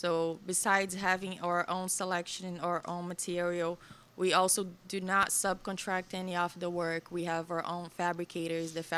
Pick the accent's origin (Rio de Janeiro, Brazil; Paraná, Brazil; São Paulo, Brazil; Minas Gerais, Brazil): Minas Gerais, Brazil; I'm also Brazilian, from Minas Gerais.